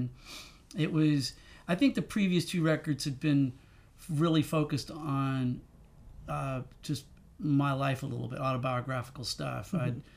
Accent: Marlton, Arkansas, United States; I grew up in Marlton, Arkansas, for several years, Marlton, Arkansas.

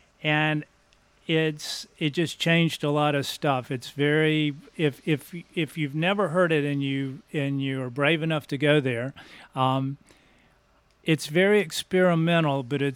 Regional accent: North Carolina, United States; Since I was in high school. I grew up in North Carolina.

